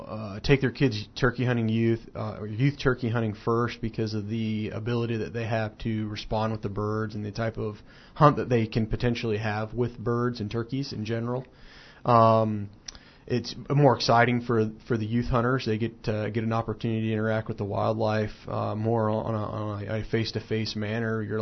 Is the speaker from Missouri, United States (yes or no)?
yes; St. Louis, Missouri, United States; I'm originally from the St. Louis area.